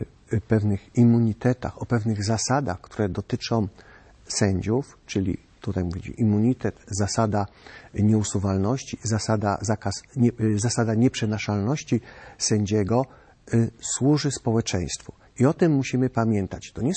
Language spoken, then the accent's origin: Polish; Kraków, Lesser Poland, Poland; na przykład my tutaj jesteśmy z Krakowa